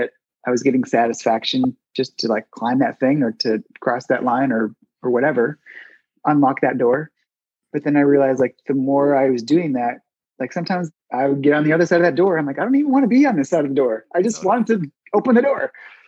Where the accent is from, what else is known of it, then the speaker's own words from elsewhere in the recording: Midwest, United States; the mentality that I heard a lot growing up in the Midwest